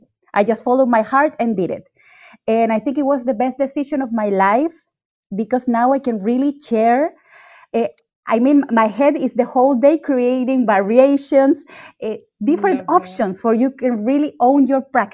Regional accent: Chile; accent: Chilean; English is a second language; I'm from Chile. That's why I have this beautiful accent. Soy chilena.

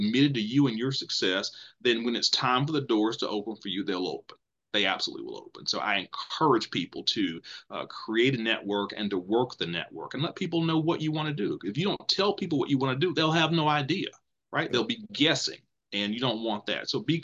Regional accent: Greensboro, North Carolina, United States; work for a Fortune company based in Winston-Salem, which is 30 minutes from my hometown of Greensboro.

